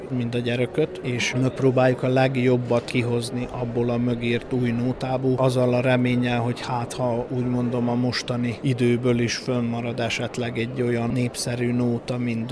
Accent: Hungary; Mint magyar zenésznek ugye a magyar nóta

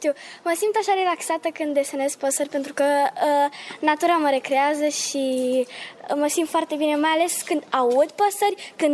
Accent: Buziaș, Timiș County, Romania; am 10 ani, sunt din Buziaș

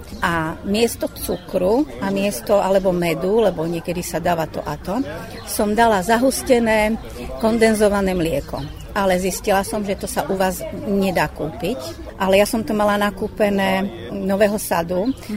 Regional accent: Banská Bystrica Region, Slovakia; Napríklad ja pochádzam z Horehronia, to je tá časť Banská Bystrica, Brezno a Hore.

